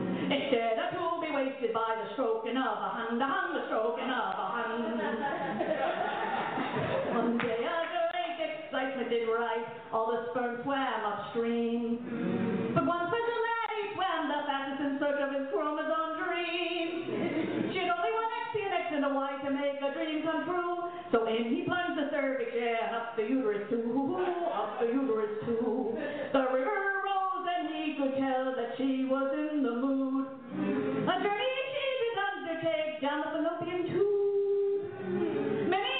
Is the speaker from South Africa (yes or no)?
no; Mayagüez, Puerto Rico; Now, I'm also from Mayagüez, Puerto Rico, land of hurricane, sugar cane, and don't comprend, don't explain.